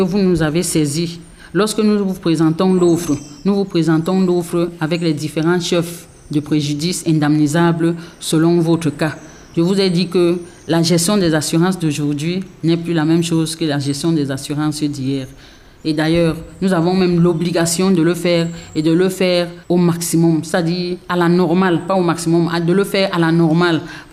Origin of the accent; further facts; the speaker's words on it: Cameroon; Donc, nous sommes des Camerounais, nous sommes des structures nationales